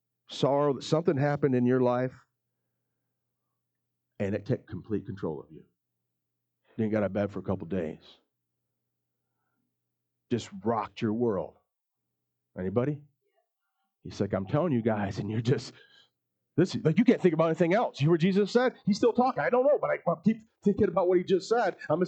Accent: Elmira, New York, United States; If you want to walk around the streets of Elmira, my hometown, safe, find someone with an I at the end of their name or an O. Because it's Italian land.

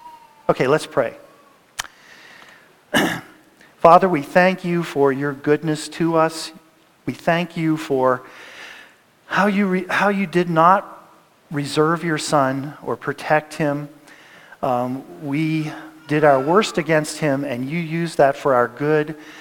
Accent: Washington, District of Columbia, United States; I'm from Washington, D.C. originally.

